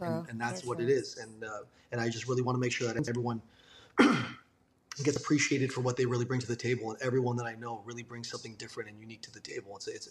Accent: Mississauga, Ontario, Canada; And I grew up in Mississauga all my life, the city neighboring Toronto that I was mentioning earlier.

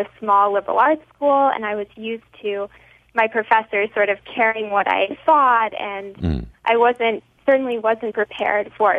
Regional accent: United States; I was certainly surprised as an American

